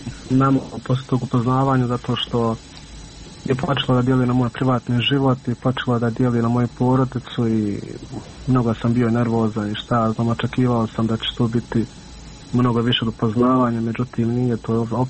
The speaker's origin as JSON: {"language": "Serbian", "town": "Miljevina", "region": "Republika Srpska", "country": "Bosnia & Herzegovina", "said": "mi smo svi gore iz Miljevine"}